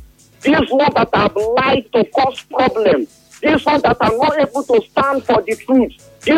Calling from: Port Harcourt, Rivers, Nigeria; I'm calling you from Port Harcourt.

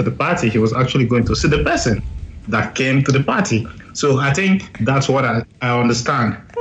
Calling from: Venice, Veneto, Italy; I'm calling from Venice in Italy.

